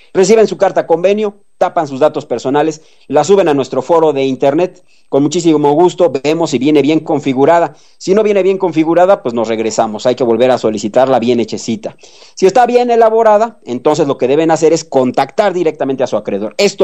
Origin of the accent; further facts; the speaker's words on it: Mexico; Apreciaciones personales como un mexicano.